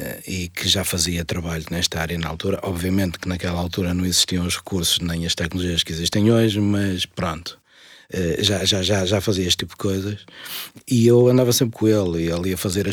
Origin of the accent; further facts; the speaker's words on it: Matosinhos, Porto, Portugal; eu sou de Matosinhos, nasci em Matosinhos. Há 55 anos atrás